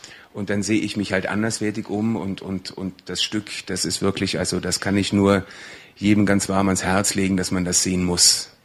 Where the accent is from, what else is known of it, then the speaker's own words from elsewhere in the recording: Tyrol, Austria; also ich bin Tiroler, wenn man das auch nicht hören mag, aber ich bin es wirklich